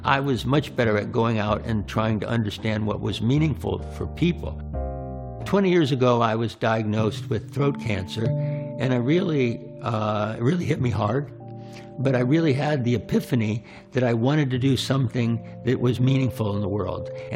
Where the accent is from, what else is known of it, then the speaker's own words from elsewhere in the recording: Barberton, Ohio, United States; I grew up in Barberton, Ohio, the Rust Belt of the country.